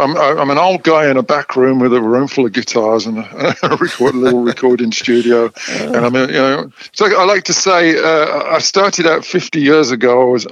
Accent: Birmingham, West Midlands, United Kingdom; Yeah, I'm from Birmingham. Yeah, I mean, I've maybe got a vestige of the accent

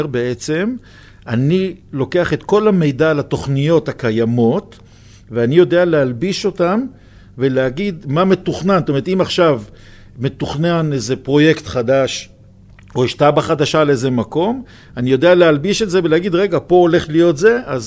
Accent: Jerusalem, Jerusalem District, Israel; בירושלים אנחנו ירושלמים, כן.

